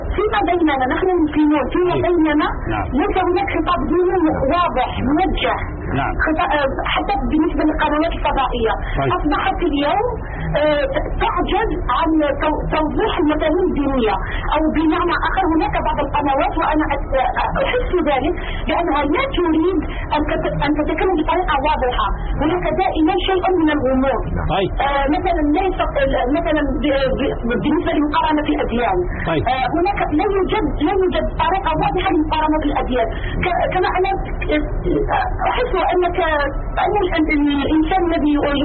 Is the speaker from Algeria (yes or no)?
yes; Algeria; أنا إنسانة بسيطة من الجزائر، درست بيولوجيا سلوكية،